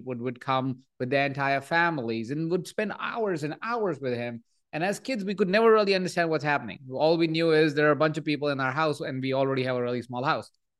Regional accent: Jaipur, Rajasthan, India; So I was born in India. I was born in Jaipur, a small town, 23 people sharing the same space.

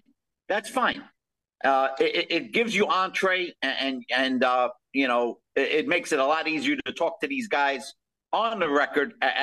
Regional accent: Brooklyn, New York, United States; Mike, I grew up in Brooklyn, New York.

